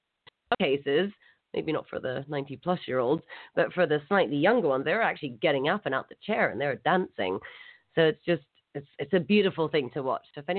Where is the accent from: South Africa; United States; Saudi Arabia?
Saudi Arabia; And also from growing up in Saudi Arabia, like I had, I like to be aware of my surroundings